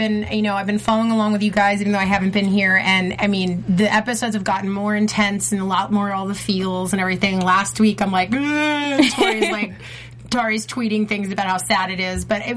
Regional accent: New York, United States; I was thinking of pizza, but I'm the New Yorker who calls it a pie, and I confuse people when I order pizza out here.

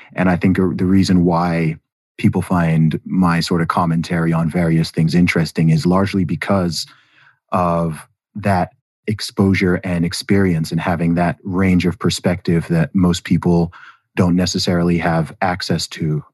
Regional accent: England, United Kingdom; born there; also born or lived in Saudi Arabia; my family's originally from Nigeria. Then, of course, I was born in England and I've lived in the UK now for a long time. I'm British by nationality.

